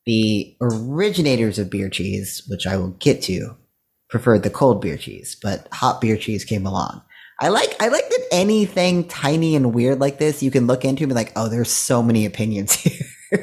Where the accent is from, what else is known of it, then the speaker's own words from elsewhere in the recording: West Virginia, United States; I grew up in West Virginia